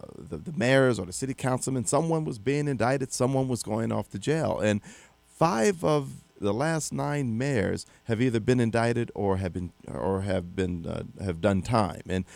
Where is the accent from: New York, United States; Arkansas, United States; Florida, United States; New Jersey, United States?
New Jersey, United States; Atlantic City; And what was interesting, and I grew up in Atlantic City, which I experienced the vacuum.